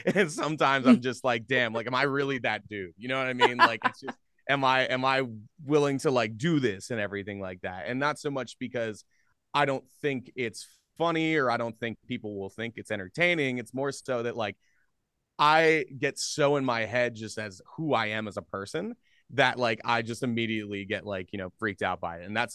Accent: Philadelphia, Pennsylvania, United States; So I grew up in Philadelphia area.

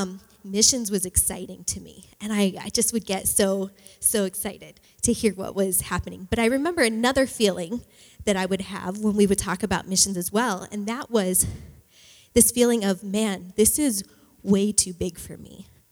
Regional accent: Ellendale, North Dakota, United States; Like Jake said, I grew up in North Dakota in Ellendale

